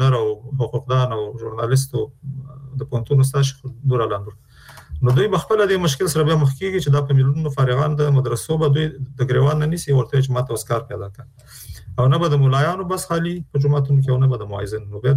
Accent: Afghanistan; لکه د یو افغان په توګه زموږ استاد ټول مکلفیت لرو

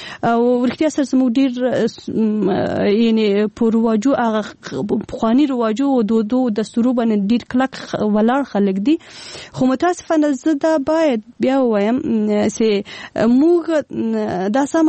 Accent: Paktika, Afghanistan; نفرو کې یوازینی کس د پکتیکا و زه وم.

